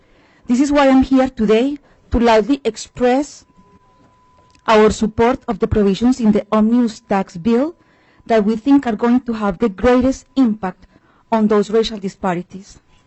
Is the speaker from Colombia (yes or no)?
yes; Colombia; English is a second language; now in United States; I am originally from Colombia, and after 21 years of living here